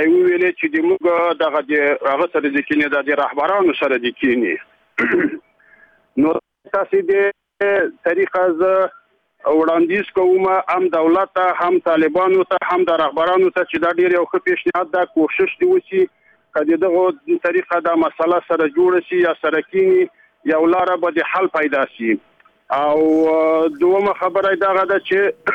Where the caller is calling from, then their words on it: Ishkamish, Takhar, Afghanistan; د تخار دی ولایت د شکمش دی ولسوالۍ نه غږیږم